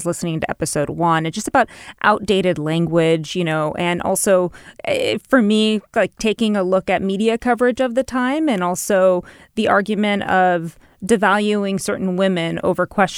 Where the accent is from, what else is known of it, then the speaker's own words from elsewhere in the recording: Los Angeles, California, United States; I mean, I'm from Eagle Rock, so I'm familiar in Los Angeles.